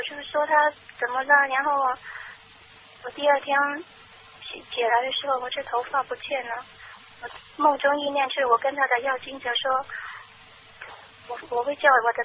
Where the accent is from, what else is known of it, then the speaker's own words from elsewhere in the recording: Guangdong, China; 我是广东这边的。